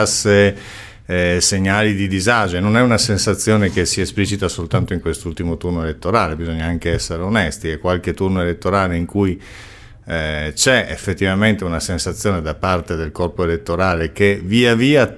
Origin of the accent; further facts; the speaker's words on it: Casale Monferrato, Piedmont, Italy; io vengo da Casale Monferrato dove per esempio siamo attorno al 18%